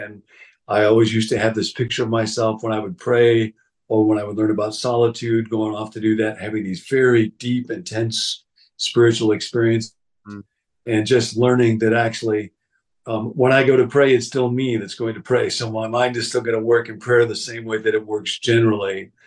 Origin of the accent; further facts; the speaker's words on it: Rockford, Illinois, United States; Church that I grew up in back in Rockford